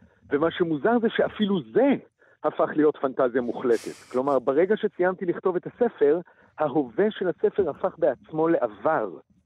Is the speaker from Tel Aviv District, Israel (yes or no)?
no; Jerusalem, Jerusalem District, Israel; now in France; והגבעה הצרפתית היא גם השכונה שבה גדלתי בירושלים